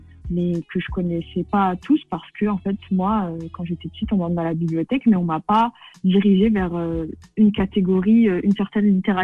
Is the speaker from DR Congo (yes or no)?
no; Bobigny, Île-de-France, France; J'ai grandi à Bobigny, c'est aussi la ville où je suis née et où je vis encore maintenant.